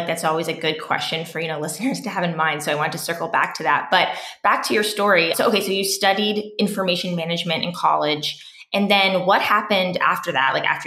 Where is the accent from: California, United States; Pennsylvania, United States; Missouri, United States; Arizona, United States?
Pennsylvania, United States; So I grew up like in the Lehigh Valley, like an hour-ish away from Philly.